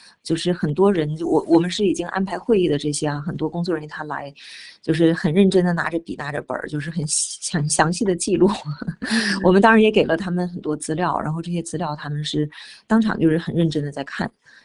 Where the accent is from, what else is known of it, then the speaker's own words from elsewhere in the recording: Changchun, Jilin, China; 在我们家乡，因为我是长春人嘛